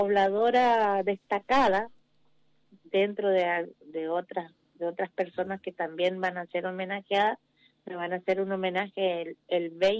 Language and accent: Spanish; Villa Ángela, Chaco, Argentina; yo nací en Villa Verde, Chaco. Sí. Pero me crié en Villa Ángela, hice toda mi escuela primaria, mi estudio de música, me recibí de profesora de música, terminé secundario, todo en Villa Ángela.